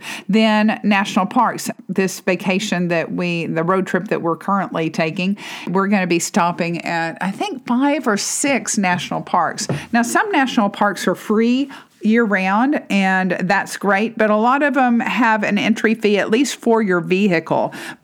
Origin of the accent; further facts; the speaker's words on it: Dallas, Texas, United States; now in Tyler, United States; I grew up in Dallas, and so the State Fair of Texas is in Dallas